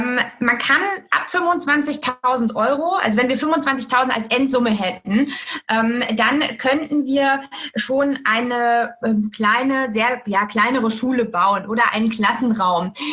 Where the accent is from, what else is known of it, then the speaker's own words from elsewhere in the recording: Offenbach, Hesse, Germany; Ich komme aus Offenbach, das ist mein Heimatkreis